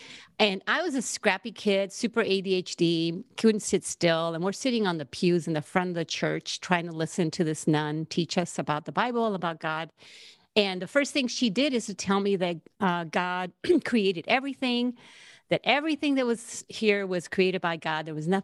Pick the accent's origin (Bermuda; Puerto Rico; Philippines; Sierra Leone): Puerto Rico; Naranjito; I was born and raised in Naranjito, Puerto Rico. It's, if some people don't know where Puerto Rico is, it's in the Caribbean. It's a small island. I literally grew up in the jungle, in the middle of the island, up in the mountains, one of seven kids.